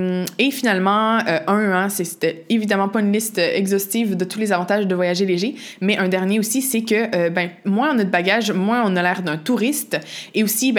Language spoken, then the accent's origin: French; Quebec, Canada; j'ai grandi au Québec, mais mon père est portugais et il vit au Portugal. Et donc, on passait beaucoup d'été au Portugal.